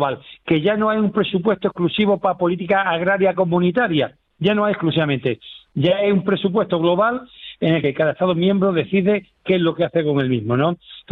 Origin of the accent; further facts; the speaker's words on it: Extremadura, Spain; Estáis más al sur, pero no por eso más caliente que los extremeños, yo soy extremeño.